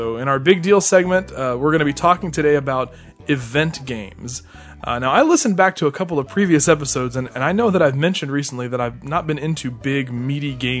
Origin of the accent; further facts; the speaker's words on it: Texas, United States; now in Florida, United States; And I'm from Texas, where it never hardly ever snows.